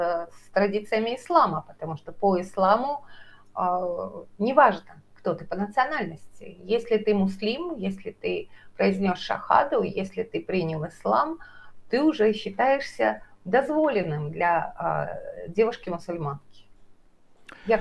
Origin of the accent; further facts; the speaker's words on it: Dagestan, Russia; Я вообще Чечню знаю хуже, я из Дагестана.